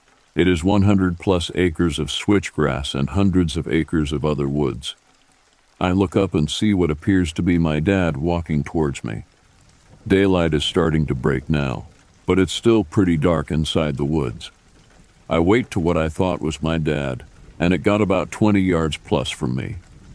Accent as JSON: {"language": "English", "region": "Oklahoma", "country": "United States", "tie": "born or raised there", "said": "Born and raised in Oklahoma and have been my whole life. I grew up fishing, tracking, everything you could possibly want to do in the outdoors."}